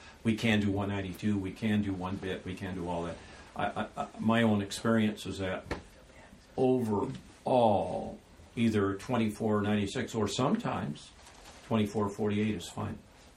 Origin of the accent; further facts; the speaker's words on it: Compton, California, United States; I'm from Los Angeles, but I'm not from Beverly Hills. I was raised in Compton, California.